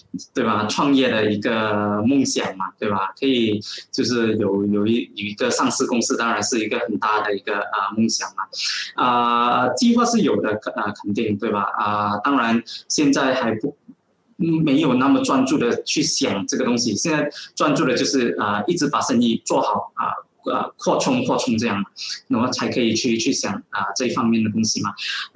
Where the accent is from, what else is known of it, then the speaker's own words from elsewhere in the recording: Malaysia; 因为我觉得当然我是身为一个马来西亚人为傲的。